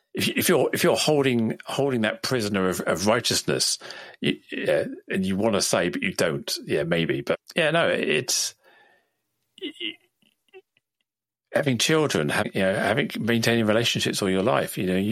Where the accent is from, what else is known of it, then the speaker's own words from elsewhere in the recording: United Kingdom; As a Brit, most Brits I know can't understand why anyone would vote in the way they did.